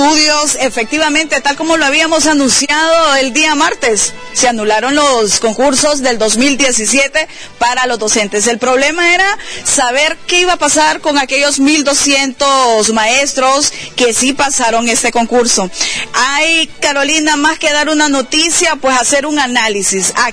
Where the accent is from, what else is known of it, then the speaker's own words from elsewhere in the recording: Honduras; Ahora, me pongo como hondureña